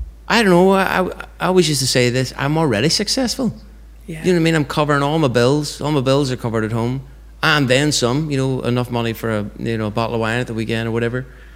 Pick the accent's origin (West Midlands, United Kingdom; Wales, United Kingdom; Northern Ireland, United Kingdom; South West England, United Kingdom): Northern Ireland, United Kingdom; Bangor; born there; now in Aberfeldy, United Kingdom; I was born in Bangor, County Down.